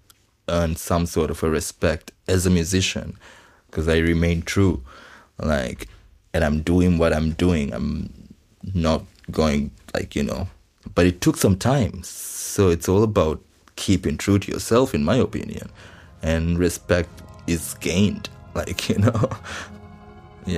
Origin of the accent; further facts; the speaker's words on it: Maldives; English is a second language; Growing up in Maldives, this whole thing has been risky